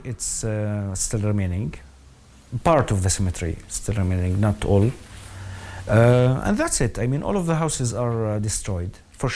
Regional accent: Shab, Northern District, Israel; I'm a third generation. I mean, I lived in Shab. I was born in Shab

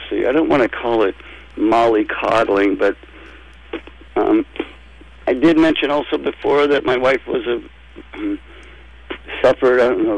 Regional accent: Portland, Oregon, United States; also born or lived in Alexandria, Virginia / Hartford; But I was born in Old Alexandria Hospital, Virginia. Oh, okay. So what brought you out here to Portland? Well, then, we moved to Hartford and here and there. But anyway, we came to Portland about when I was four, and I lived here till I was, 11

